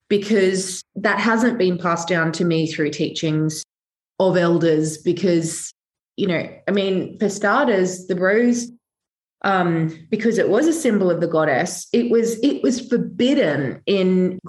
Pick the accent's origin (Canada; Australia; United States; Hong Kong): Australia; moved away as an adult; now in United Kingdom; I grew up in Australia, I now live here in the UK. And it happened because like when I was 18, I just like had to go.